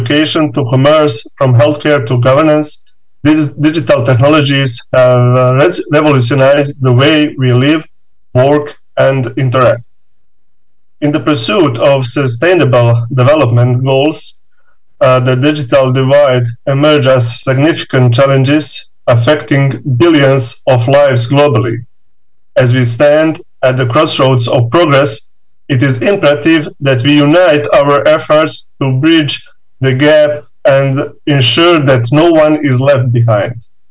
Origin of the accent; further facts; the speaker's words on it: Bosnia & Herzegovina; English is a second language; and I am from Bosnia and Herzegovina.